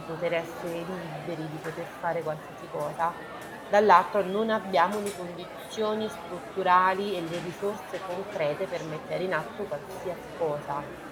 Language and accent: Italian; Naples, Campania, Italy; Io da napoletana ho spesso sentito la necessità di andare via da Napoli